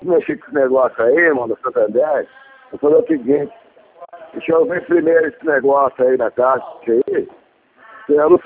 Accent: Ribeirão Preto, São Paulo, Brazil; now in Sertãozinho, Brazil; Ah, eu sou de Ribeirão mesmo, só que agora eu moro em Sertãozinho.

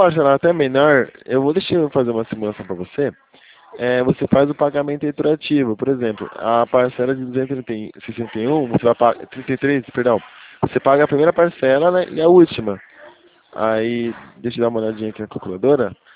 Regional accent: São José, Brazil; Eu sou de São José.

